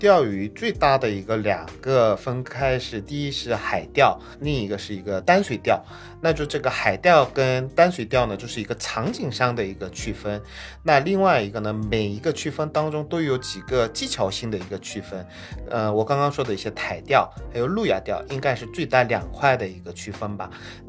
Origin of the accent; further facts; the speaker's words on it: South Korea; Chinese is a second language; 我是来自韩国的85年的一个中年男生，